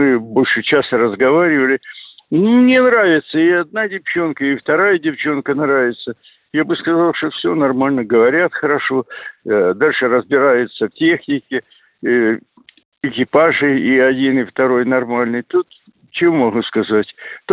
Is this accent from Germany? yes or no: no; Belarus; born there; И я в Беларуси родился, но у меня национальность белорус вроде, а сам россиянин. То есть у меня единый паспорт российский.